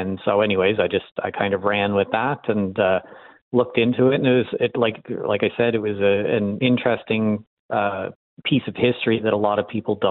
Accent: Point Edward, Canada; The location is just a place that growing up in West Mountain Point Edward, I've always, walked through there.

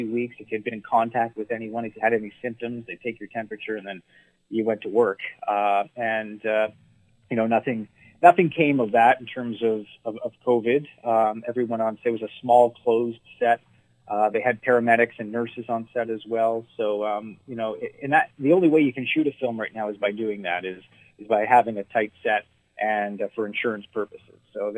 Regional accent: Cape Breton, Nova Scotia, Canada; they know where their roots lie, and that's at home in Cape Breton. And you know, I'll be a Cape Bretoner till the end

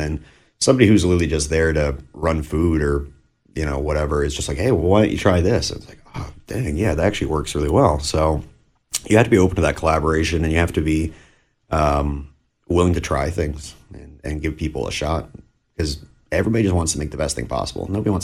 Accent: Pleasant Bay, Nova Scotia, Canada; I grew up in Pleasant Bay, which is a bit of a mountain away, but in relative terms to rural Cape Breton or neighboring towns.

